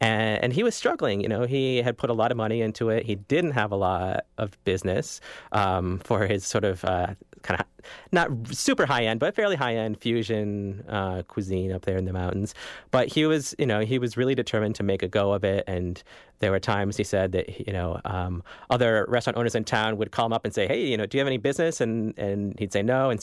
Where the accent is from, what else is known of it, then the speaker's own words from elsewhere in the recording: Minneapolis, Minnesota, United States; I mean, I'm born and raised in Minneapolis